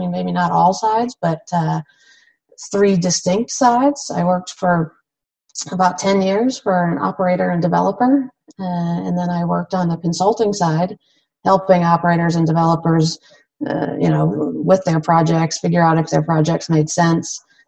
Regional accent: East Coast, United States; moved away as an adult; now in Tucson, United States; And I grew up on the East Coast. And so I, took this job to move to Tucson, Arizona.

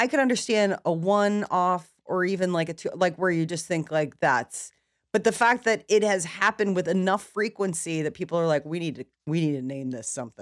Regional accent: Nebraska, United States; I mean, I grew up in Nebraska. It's not like I don't have an outdoor, you know, aspect to my personality.

